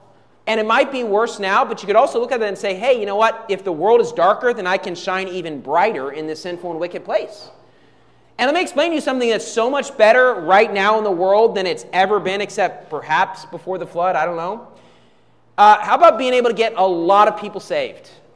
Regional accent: West Virginia, United States; And I grew up in West Virginia. I didn't grow up in San Francisco or New York City.

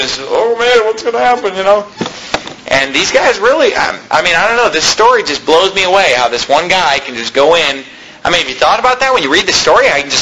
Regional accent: Arizona, United States; just as an American, just as an Arizona person, you know, you're just armed.

